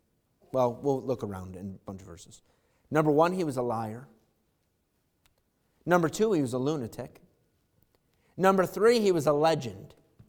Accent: Irondequoit, New York, United States; We grew up in Irondequoit, East Irondequoit.

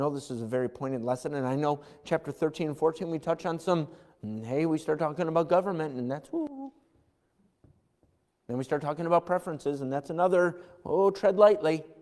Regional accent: United States; Yeah, but I'm an American. I understand that.

